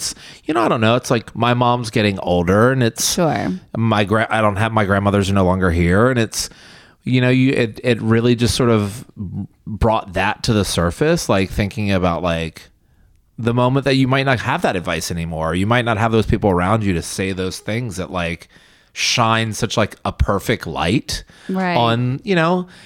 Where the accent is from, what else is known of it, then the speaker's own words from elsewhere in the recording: the South, United States; It just made me think, growing up in the South